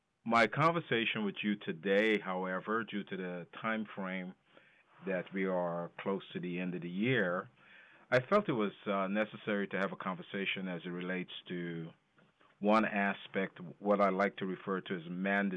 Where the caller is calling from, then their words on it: New Jersey, United States; Some days I'm in New York, seldom in Connecticut, but today I'm calling in from New Jersey.